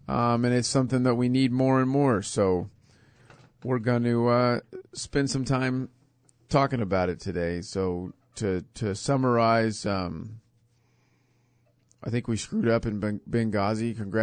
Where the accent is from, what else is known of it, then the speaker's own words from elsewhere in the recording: Hutchinson, Kansas, United States; my dad has been the chief of police in Hutchinson, Kansas, my hometown here, since 1992